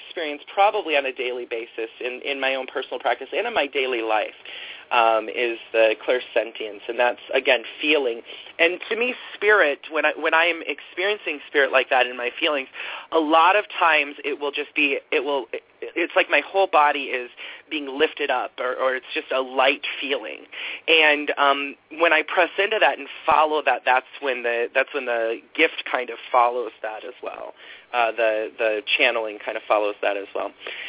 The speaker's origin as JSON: {"language": "English", "town": "Kansas City", "region": "Missouri", "country": "United States", "said": "I'm from Kansas City, but I live in a small town now."}